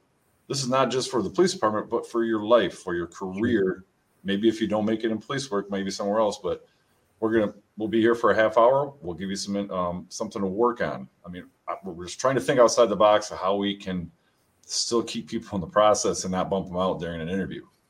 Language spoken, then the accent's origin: English; Grand Rapids, Michigan, United States; I grew up in Grand Rapids